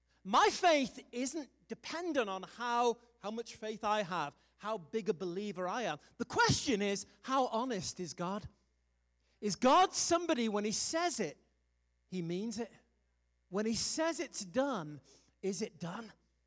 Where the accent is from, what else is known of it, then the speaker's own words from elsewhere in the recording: United Kingdom; I don't know, it's probably just being British